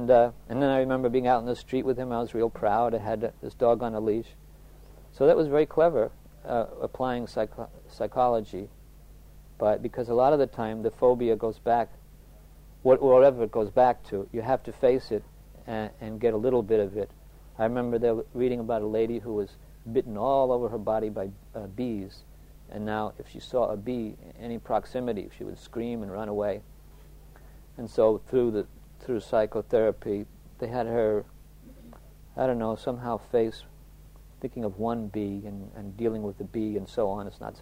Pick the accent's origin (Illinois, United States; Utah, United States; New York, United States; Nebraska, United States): New York, United States; New York City; I remember the dogs were bigger than me when I grew up in Queens, New York City. It was a very working class, urban, congested neighborhood.